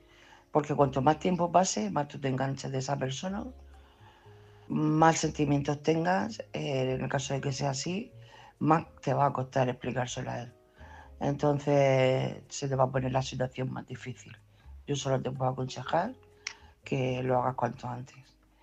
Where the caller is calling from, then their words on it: Murcia, Region of Murcia, Spain; de Murcia.